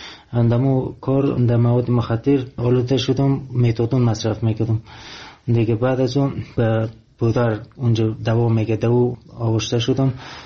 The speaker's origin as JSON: {"language": "Persian", "country": "Afghanistan", "said": "میدید که من افغانی هستم"}